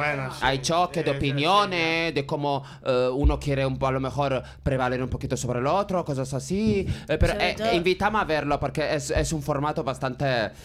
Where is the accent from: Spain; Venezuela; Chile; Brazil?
Brazil; Spanish is a second language; porque yo soy brasileña